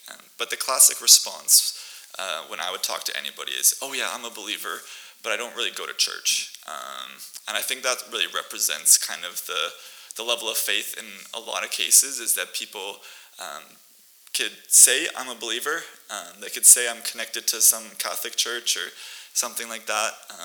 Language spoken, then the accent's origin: English; Winnipeg, Manitoba, Canada; now in Alberta, Canada; I grew up, as Dan said, for the most part in Winnipeg, but I was born here in Alberta, so I have some Alberta roots, and most of my family still is based out of Calgary, so right close by here.